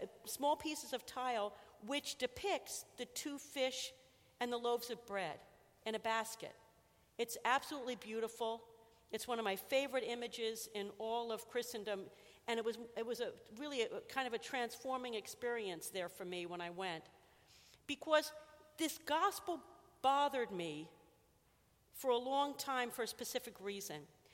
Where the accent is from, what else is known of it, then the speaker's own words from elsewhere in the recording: New Jersey, United States; I grew up in New Jersey, and I think you can tell that.